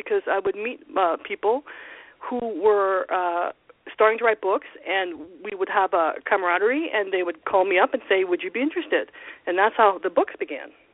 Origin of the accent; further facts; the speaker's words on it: Toronto, Ontario, Canada; I'm Canadian. I was born in Toronto, grew up in Toronto, and I studied journalism there. I got a BA in English there in Toronto and studied journalism and became a news reporter.